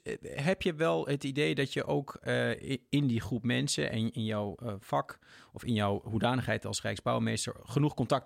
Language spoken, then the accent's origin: Dutch; Gothenburg, Västra Götaland, Sweden; Ik ben natuurlijk Zwedofiel en ik kom uit de stad van Volvo, Gothenburg.